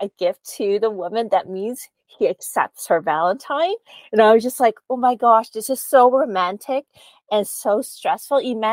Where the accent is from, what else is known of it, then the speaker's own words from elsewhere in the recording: Canada; I'm Canadian.